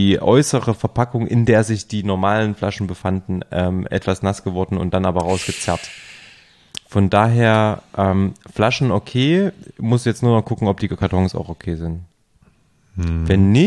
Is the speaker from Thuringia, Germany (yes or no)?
yes; Thuringia, Germany; in meiner Heimatregion in der Nähe von Jena heute Nacht 70 Liter pro Quadratmeter geregnet